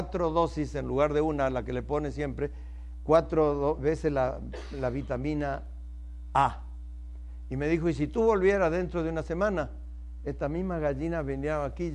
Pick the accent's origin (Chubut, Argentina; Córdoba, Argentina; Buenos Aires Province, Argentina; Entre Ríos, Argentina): Entre Ríos, Argentina; born there; fui a una de las provincias donde yo nací, Entre Ríos, porque está entre los ríos Paraná y Uruguay